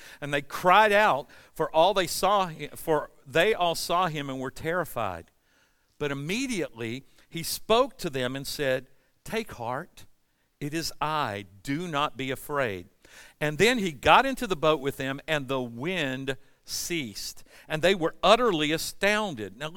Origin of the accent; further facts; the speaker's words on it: Forest Park, United States; I grew up in Forest Park, y'all. I grew up where airplanes flew over our house every minute.